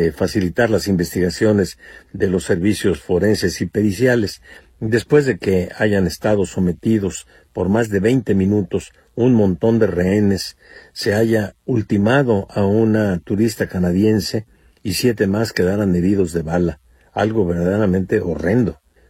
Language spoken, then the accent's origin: Spanish; Mexico; Estamos aquí y nos afecta a nosotros como mexicanos la violencia que hay en nuestro país.